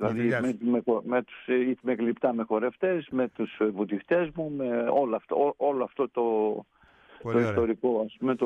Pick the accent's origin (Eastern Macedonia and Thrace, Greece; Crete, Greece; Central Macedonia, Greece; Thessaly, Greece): Central Macedonia, Greece; Thessaloniki; moved away as an adult; now in Athens, Greece; Εγώ είμαι Θεσσαλονικιός, ναι. Βέβαια ζω στην Αθήνα πολλά χρόνια. Η διβάση μου πλέον είναι στην Αθήνα.